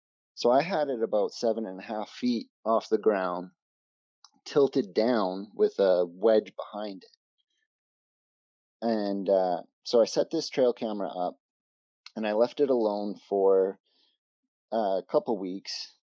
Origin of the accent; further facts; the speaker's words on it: British Columbia, Canada; I grew up in the Shuswap region of British Columbia.